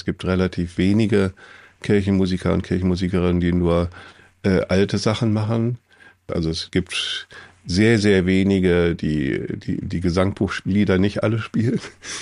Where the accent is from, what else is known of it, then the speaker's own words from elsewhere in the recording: Hannover, Lower Saxony, Germany; an der Markkirche, das ist meine Heimatkirche in Hannover, wo ich aufgewachsen bin